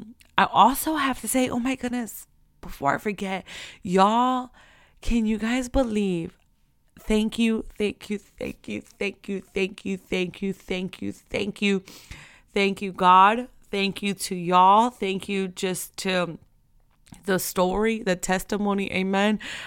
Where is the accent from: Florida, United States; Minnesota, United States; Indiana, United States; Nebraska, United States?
Florida, United States; Like, I'm from Florida. Where y'all at, Florida?